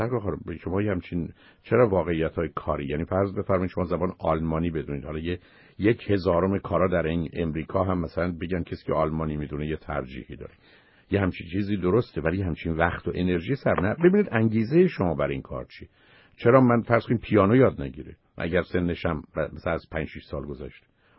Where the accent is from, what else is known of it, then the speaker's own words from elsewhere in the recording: Iran; ولی اینکه من فرزندم رو در حالی که من ایرانی هستم